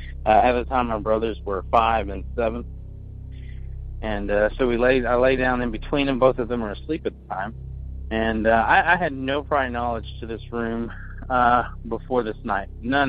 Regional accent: Bardstown, Kentucky, United States; Growing up in Bardstown, Kentucky, like I said, the bourbon capital of the world, but also one of the more haunted towns in America.

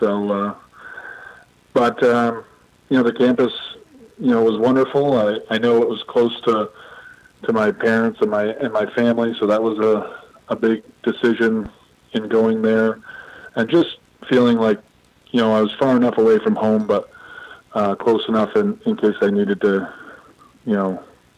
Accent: Barnet, Vermont, United States; Growing up in Barnett, I knew that they had a school, but I didn't really follow too much of the local or Vermont sports.

